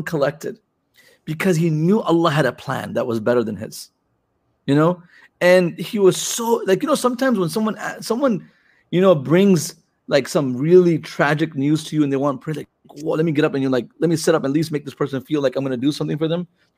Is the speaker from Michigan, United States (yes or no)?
yes; Flint, Michigan, United States; I'm from Flint. I don't know if you know this, but Flint is one of the most dangerous cities.